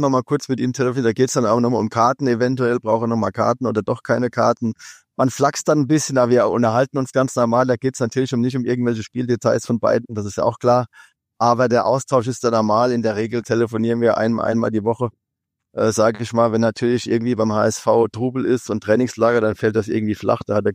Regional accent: Kaiserslautern, Rhineland-Palatinate, Germany; ich komme aus Kaiserslautern, wie Sven auch

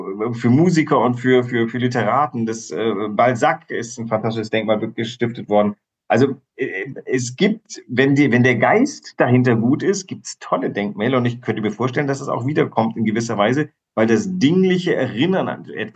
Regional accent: Germany; Das wäre jetzt aber total vermessen, als Urdeutsche sagen, Athen ist meine Heimat.

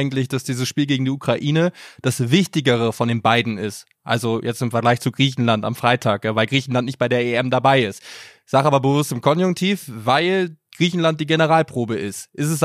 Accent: Bremen, Germany; Ich bin 27 Jahre alt jetzt und habe das noch nicht geschafft. Dazu muss man aber auch sagen, in meiner Heimat Bremen sind nicht ganz so viele Länderspiele in den letzten Jahren gewesen.

